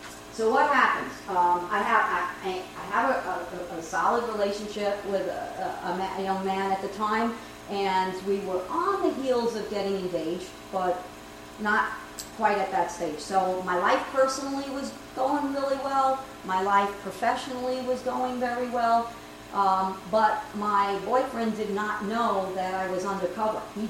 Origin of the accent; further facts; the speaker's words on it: New York, United States; accent: New York; because I have a New York accent, right? So I fit the part. I can, you know, I can talk New York. I am a New Yorker at heart.